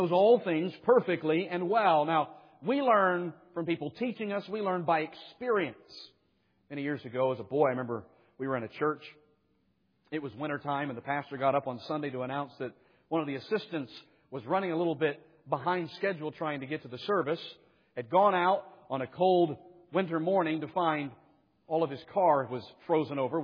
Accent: Smoky Mountains, United States; I grew up in the Smoky Mountains, beautiful ones.

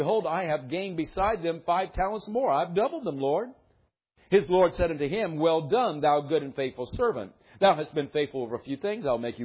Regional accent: United States; But we Americans, we don't like that. We like our space.

